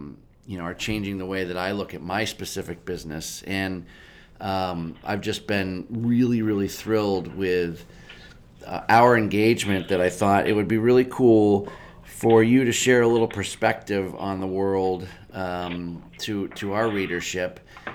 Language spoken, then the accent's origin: English; Pennsylvania, United States; I grew up in Pennsylvania, so I thought, well, that's ridiculous.